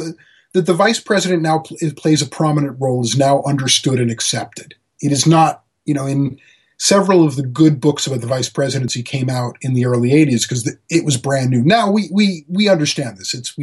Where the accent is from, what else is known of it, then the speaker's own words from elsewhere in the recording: Maryland, United States; It may be a small pond, like, say, Annapolis, where my home state